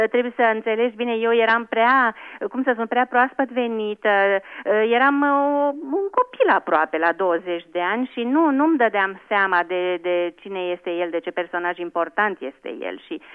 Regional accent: Bucharest, Romania; moved away as an adult; now in Germany; am plecat din România și mi-am lăsat acolo toți prietenii și Bucureștiul meu iubit

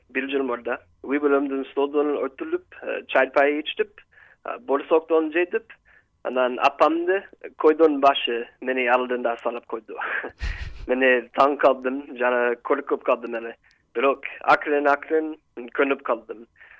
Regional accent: California, United States; Kyrgyz is a second language; moved away as an adult; now in Darkan, Kyrgyzstan; Мен Калифорниядан келгем. Бир жыл мурда. Мен 33 жаштамын. Буга чейин Америкада жүргөндө мен өрчөлгүч жана сноуборд тренер болуп иштеген. Азыр Кыргызстанда англис тил сабак берем.

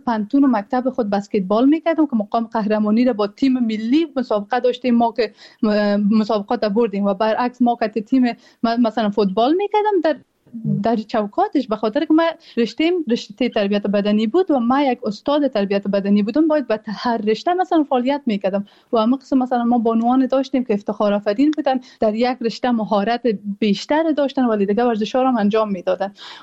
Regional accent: Afghanistan; now in Germany; من به نام افغانستان میخوام بازی کنم

